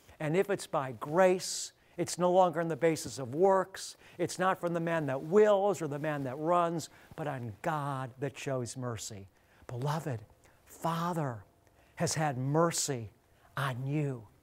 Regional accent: Beachwood, Ohio, United States; as a Jewish believer in Jesus, growing up in Beechwood, Ohio, which is listed as having the second highest concentration of Jewish people in the world outside of Israel. Everybody almost where I grew up is Jewish.

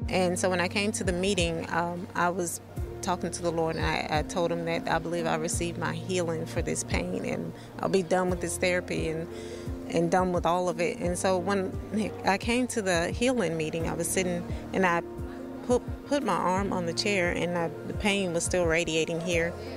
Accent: Talladega, Alabama, United States; I'm from Talladega, Alabama.

